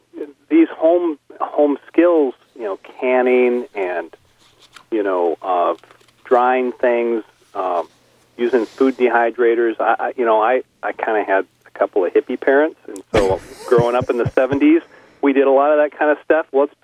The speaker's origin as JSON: {"language": "English", "region": "Minnesota", "country": "United States", "said": "So I wanted to find the things that interest me as a Minnesotan"}